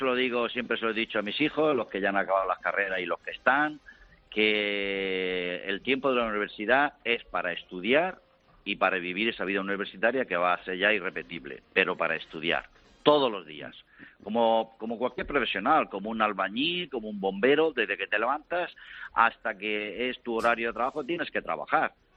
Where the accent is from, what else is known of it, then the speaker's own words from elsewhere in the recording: Murcia, Region of Murcia, Spain; usted vive en Madrid y yo soy de Murcia